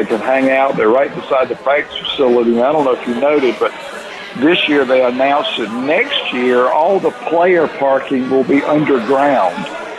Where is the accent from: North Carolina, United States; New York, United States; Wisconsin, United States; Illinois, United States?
North Carolina, United States; Durham; I grew up in Durham, North Carolina, about six blocks from the municipal course in Durham.